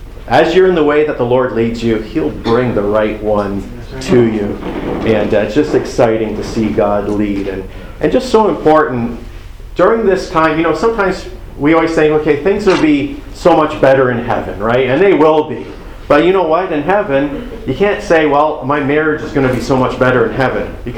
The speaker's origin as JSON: {"language": "English", "region": "Ontario", "country": "Canada", "said": "I'm from Ontario."}